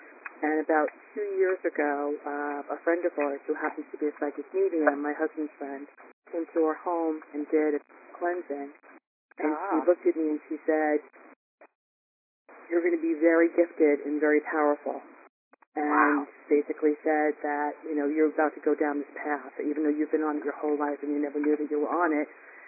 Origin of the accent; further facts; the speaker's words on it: New Jersey, United States; Oh, I'm from New Jersey.